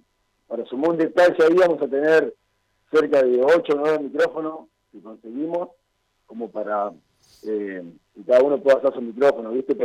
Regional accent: Concepción del Uruguay, Entre Ríos, Argentina; Yo soy de Concepción de Uruguay, no sé si lo comentamos.

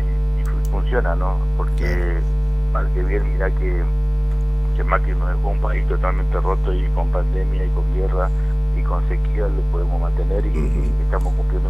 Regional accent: Argentina; acá somos argentinos

